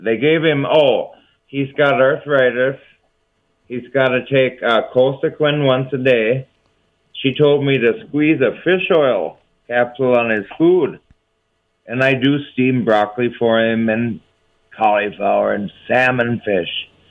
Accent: Rochester, Minnesota, United States; I mean, I'm from Rochester, Minnesota, so that's special for Mayo.

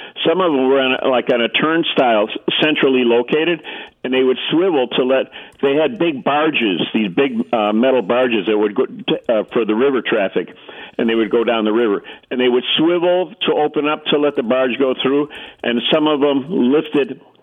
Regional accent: Chicago, Illinois, United States; when I was young, I grew up in Chicago

